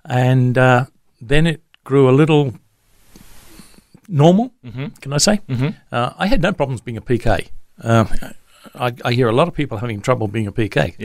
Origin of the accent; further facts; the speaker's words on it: Charters Towers, Queensland, Australia; born there; I was born in Charters Towers. My dad was pastoring his first church in Charters Towers.